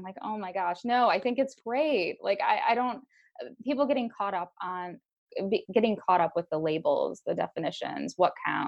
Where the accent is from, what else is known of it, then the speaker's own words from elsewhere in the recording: Sandusky, Ohio, United States; And I was once on a bus in Bologna, of all places, and someone overheard me talking with someone that I was from Sandusky